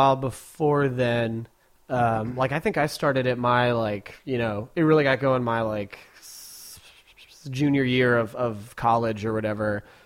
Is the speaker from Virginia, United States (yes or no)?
yes; Virginia, United States; now in Seattle, United States; I'm from Virginia, like right outside D.C., basically.